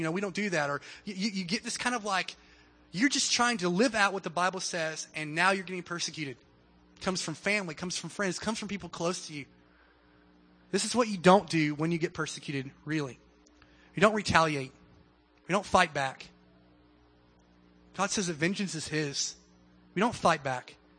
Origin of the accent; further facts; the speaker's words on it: the South, United States; I know I'm in the South, and I'm from the South.